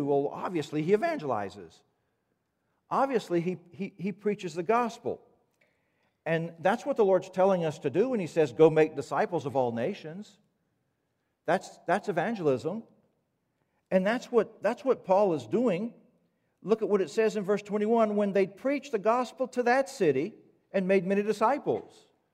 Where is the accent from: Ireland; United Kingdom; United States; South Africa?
United States; the Carolinas; For me, growing up in the Carolinas, a beach was sandy.